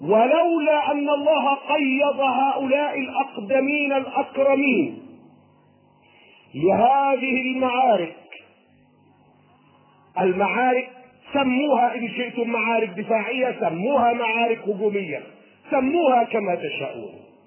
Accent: Cairo, Cairo Governorate, Egypt

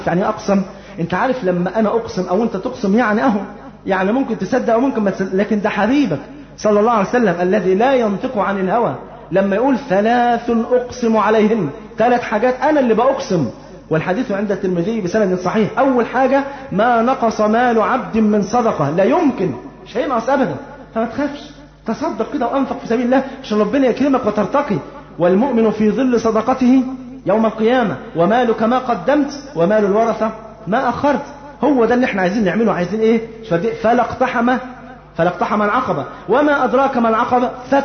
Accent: Egypt; انت عارف احنا عندنا في مصر هنا لحد وقت قريب جدا ايام جدي وجدك ما كانش يعرف التقويم برضه

